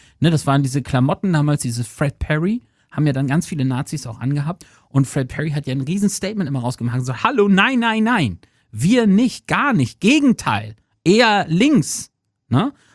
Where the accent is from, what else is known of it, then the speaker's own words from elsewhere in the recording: Lower Saxony, Germany; für mich damals als kleiner, naiver Trottel von Dorf, als Ostfriese